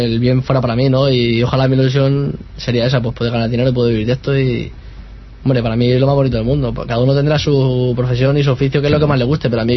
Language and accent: Spanish; Leganés, Community of Madrid, Spain; yo por suerte soy de Leganés